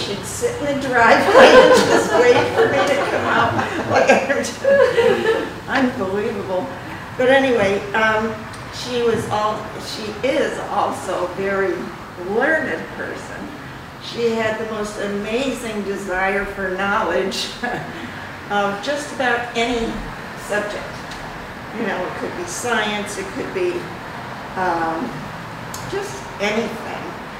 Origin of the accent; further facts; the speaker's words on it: Pennsylvania, United States; my best friend growing up in Pennsylvania is named Donna